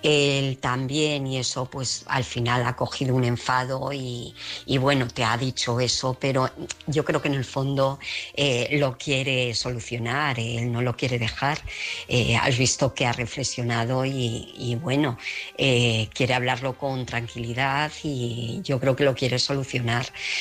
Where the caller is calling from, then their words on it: Alcobendas, Community of Madrid, Spain; de Alcobendas.